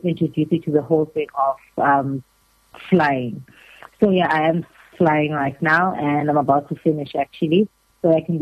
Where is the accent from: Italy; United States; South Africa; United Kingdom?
South Africa; Carletonville, Gauteng; I am from Gauteng. I was born and raised in a small town. It's a mining area in Carletonville.